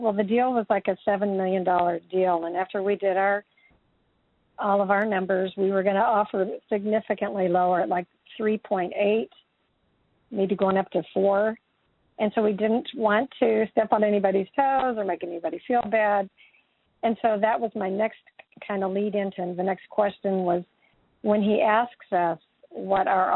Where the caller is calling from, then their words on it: Surprise, Arizona, United States; I'm calling from Surprise, Arizona.